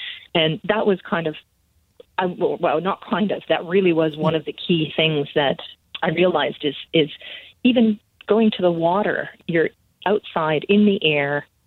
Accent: Canada; now in Finland; I grew up, I've lived several places, but I grew up predominantly in Canada

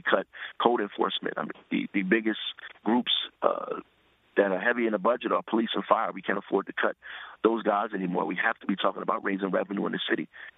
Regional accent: Newark, New Jersey, United States; You know, we grew up in Newark 40, 50 years.

